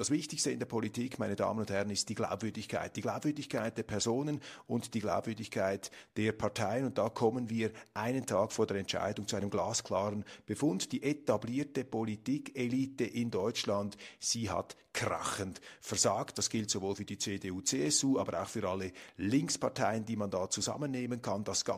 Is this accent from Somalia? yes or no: no; Switzerland; Das fällt einem als Schweizer vielleicht stärker auf als den Deutschen